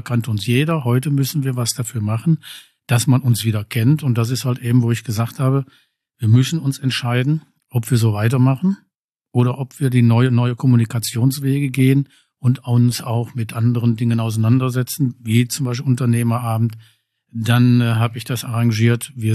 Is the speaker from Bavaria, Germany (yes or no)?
no; Kirchhellen, North Rhine-Westphalia, Germany; Ja, ich bin gebürtig aus Kirchhellen.